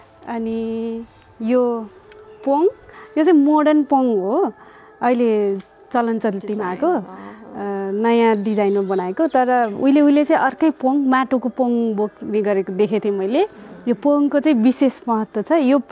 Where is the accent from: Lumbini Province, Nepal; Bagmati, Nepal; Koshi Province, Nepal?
Bagmati, Nepal; हाम्रो मेरो घर चाहिँ काभ्रे हो